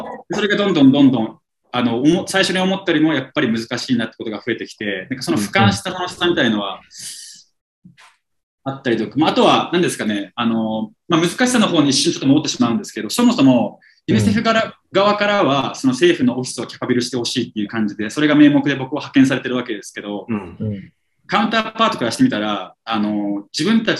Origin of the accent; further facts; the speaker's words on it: Nepal; Japanese is a second language; もちろん同じネパール人として同じ言語を話して助けてもらう部分もあるんですけど